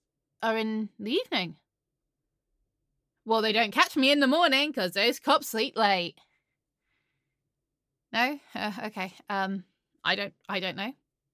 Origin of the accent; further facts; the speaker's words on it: England, United Kingdom; Shit, I'm English.